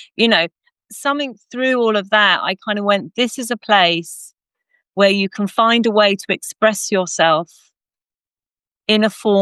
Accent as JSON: {"language": "English", "region": "London", "country": "United Kingdom", "said": "I'm actually from London. I live in London."}